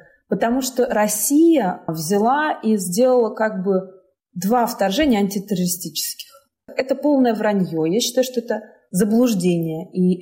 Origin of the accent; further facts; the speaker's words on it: Ukraine; born there; also born or lived in Chechnya; я родилась в Украине, это моя родина.